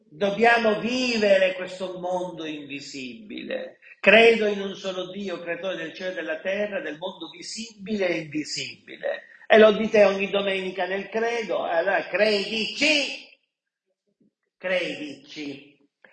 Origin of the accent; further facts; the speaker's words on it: Pontecagnano, Campania, Italy; Io sono da Ponte Cagnano, mi sono preparato.